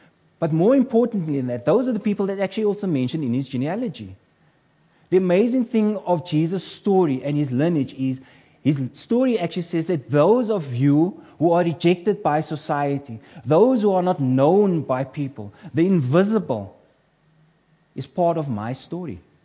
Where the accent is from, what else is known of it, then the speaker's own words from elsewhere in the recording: Cape Town, Western Cape, South Africa; But we're born from the Cape Flats. Generally, we've grown up to understand that we're but statistics in this country of South Africa.